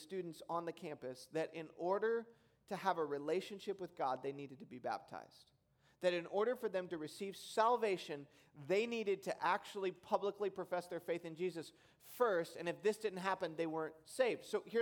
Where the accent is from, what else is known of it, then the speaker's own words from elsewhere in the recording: Detroit, Michigan, United States; now in Bay Area, United States; I've lived in the Bay Area for 5 years. I grew up in Detroit.